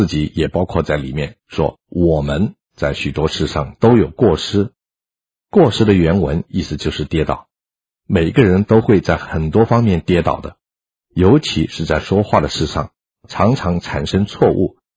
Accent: China; 我们中国人也说，星星之火可以燎原

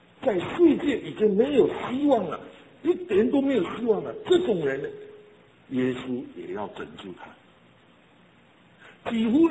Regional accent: China; 我们中国人夏天很热，用草席啊铺在床上

